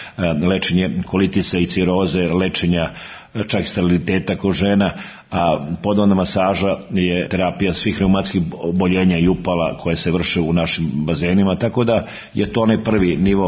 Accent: Vrnjačka Banja, Raška District, Serbia; born there; Ja sam rođen u Vrnjačkoj banji

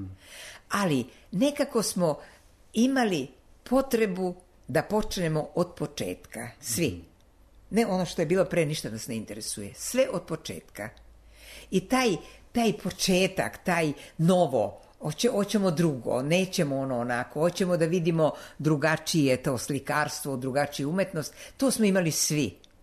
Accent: Novi Banovci, Vojvodina, Serbia; Ja sam odrasla u Novim Banovcima i išla sam u školu sa Švabima, nemački. I Hrvati su bili u Novim Banovcima. Kod kuće su moji govorili slovački.

